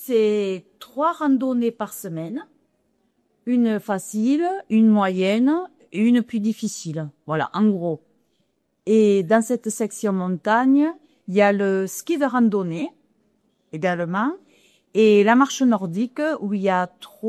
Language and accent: French; Lourdes, Occitanie, France; Non, non, moi je suis originaire de Lourdes.